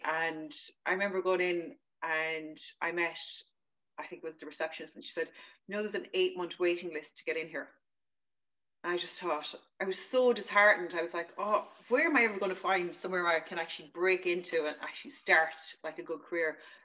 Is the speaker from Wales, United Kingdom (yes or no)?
no; London, United Kingdom; born there; I was born in London, and I have a lot of family over there, so I'd go over and back quite a lot.